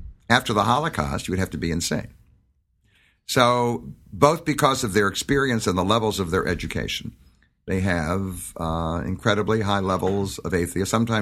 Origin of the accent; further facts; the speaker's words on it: Detroit, Michigan, United States; born there; I was born in Detroit, Michigan, into a Jewish family that had a nominal affiliation with the conservative synagogue.